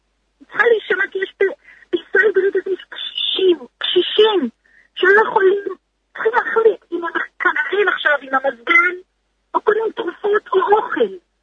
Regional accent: Mitzpe Ramon, Southern District, Israel; אני באה לתשובה. ואני באה ממקום לא פשוט. במצפה רמון יש הרבה מאוד פרופים, הרבה עוני, הרבה קושי.

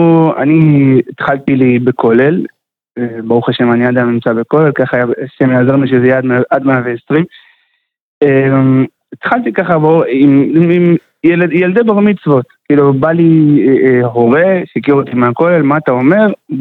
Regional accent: Ashdod, Southern District, Israel; now in Kiryat Gat, Israel; אני במקור בא מאשדוד.

